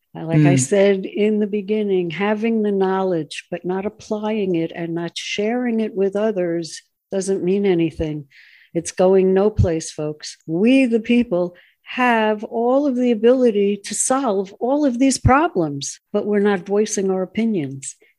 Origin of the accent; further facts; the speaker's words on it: United States; I'm American